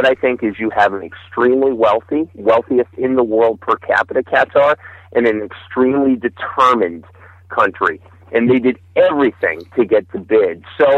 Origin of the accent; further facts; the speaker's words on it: United States; Saying that as an American, do I wish that the U.S. would have been awarded that World Cup?